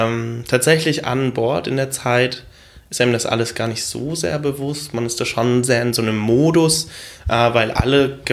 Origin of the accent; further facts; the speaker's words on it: Germany; irgendwo auch mein Heimatland Deutschland unterstützt hier Menschen, die mich wenige Monate vorher irgendwo sogar in Rettungen beschossen haben